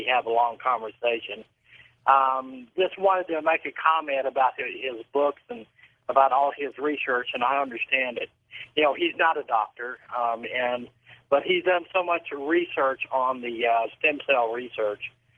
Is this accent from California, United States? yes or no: no; Idaho, United States; I'm from Napa, Idaho.